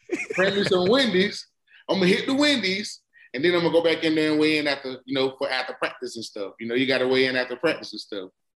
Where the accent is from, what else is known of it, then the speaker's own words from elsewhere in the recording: Florida, United States; So me growing up in Florida, growing up where I grew up at, it was everything was, you know, fried.